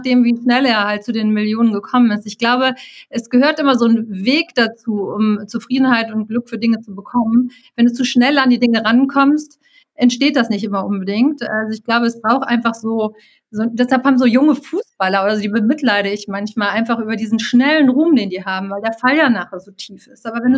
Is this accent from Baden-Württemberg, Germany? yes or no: no; Cologne, North Rhine-Westphalia, Germany; born there; Ich bin geborene Kölnerin.